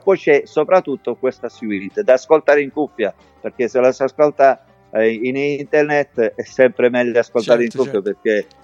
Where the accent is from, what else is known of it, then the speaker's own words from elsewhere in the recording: Castellana Grotte, Apulia, Italy; first language Castellanese dialect; Italian is a second language; sono i testi in dialetto stretto di Castellana Grotte, perché io fino a 6 anni ho parlato solo dialetto, quindi è la mia prima lingua.